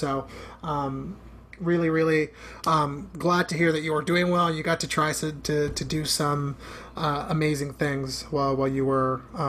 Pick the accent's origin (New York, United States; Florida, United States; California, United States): New York, United States; Bronx; It was you know, just a couple blocks away from where I grew up in the Bronx.